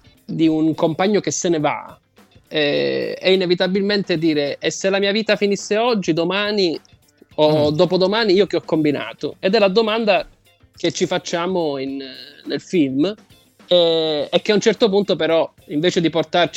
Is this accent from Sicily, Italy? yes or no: yes; Sicily, Italy; avremmo potuto dire: in questo paese i ponti li promettono, visto da siciliani, esatto.